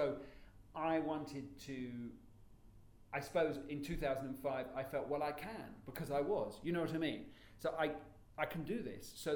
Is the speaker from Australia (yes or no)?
no; United Kingdom; before being British, before even being European, I'm a theatre director